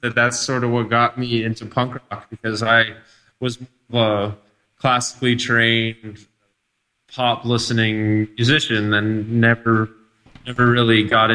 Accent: Toronto, Ontario, Canada; But yeah, I'm from Toronto.

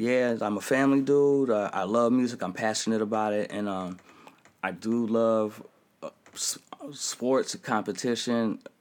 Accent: Oakland, California, United States; Like, I'm from East Oakland and I'm a Bronco fan.

